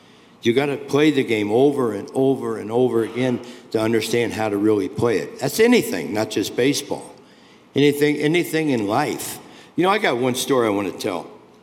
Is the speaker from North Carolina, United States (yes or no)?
no; Cincinnati, Ohio, United States; And don't forget, I told you I was from Cincinnati.